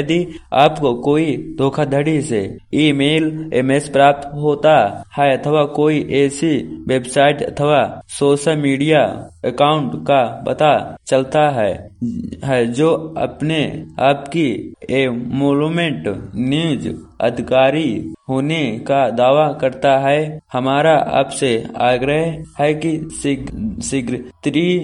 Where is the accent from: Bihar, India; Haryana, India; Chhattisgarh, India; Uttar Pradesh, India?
Uttar Pradesh, India; Chitrakoot; मैं चित्रकूट मालवाड़ी से हूँ।